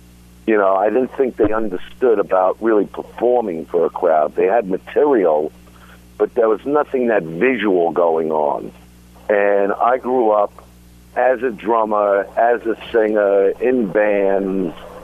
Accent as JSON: {"language": "English", "town": "Brooklyn", "region": "New York", "country": "United States", "said": "don't you understand I'm from Brooklyn?"}